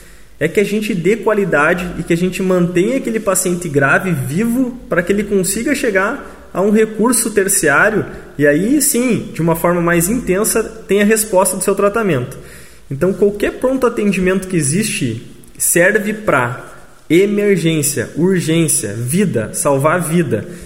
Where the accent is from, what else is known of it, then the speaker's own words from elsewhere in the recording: Machadinho, Rio Grande do Sul, Brazil; que somos nós aqui de Machadinho.